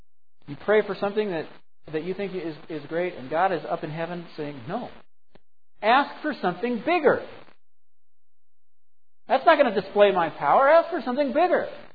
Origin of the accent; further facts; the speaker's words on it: Boulder, Colorado, United States; I grew up in Boulder. I'd walk up Darley Street, which goes west.